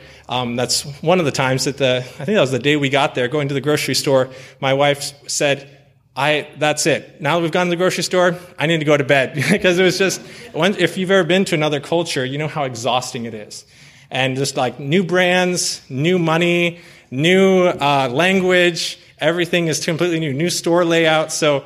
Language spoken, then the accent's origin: English; Paraguay; also born or lived in United States; I'm not from Florida. My parents are missionaries in Paraguay, and I was raised there. I'm American, but I'm not really sure where I'm from. I was born in Paraguay, and I was mostly raised there.